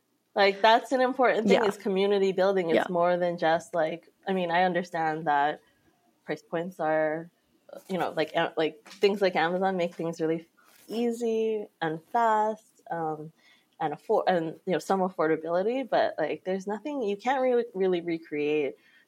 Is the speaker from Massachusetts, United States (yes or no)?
no; Hawaii, United States; But one really amazing benefit of me growing up in Hawaii is that books weren't my only source of seeing myself reflected.